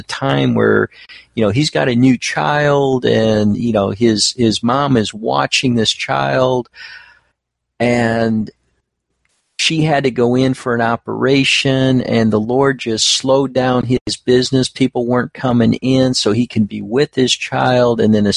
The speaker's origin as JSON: {"language": "English", "region": "Ohio", "country": "United States", "lives_now": "Tennessee, United States", "said": "well, it doesn't sound like you're from Tennessee. You know, I said, no, I'm from Ohio. I've been down here 3 years."}